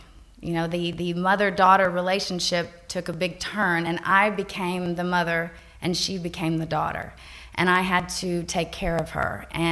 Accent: Texas, United States; But I'm from Texas, and I come from a fairly normal dysfunctional home

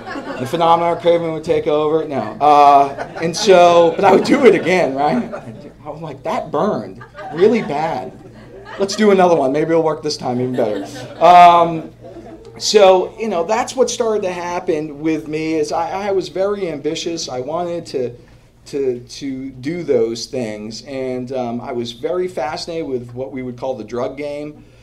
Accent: Portland, Maine, United States; There was this, there, I'm from Portland, Maine. New York City's not that far from there.

